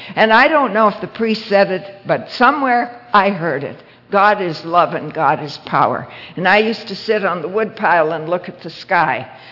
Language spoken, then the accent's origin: English; Toronto, Ontario, Canada